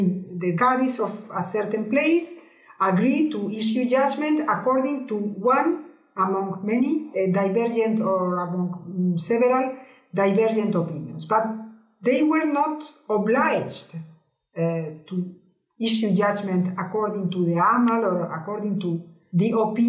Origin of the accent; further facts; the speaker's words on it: Spain; Also, I am Spanish. I grew up in a Catholic family. I was raised and socialized in the Catholic religion and culture.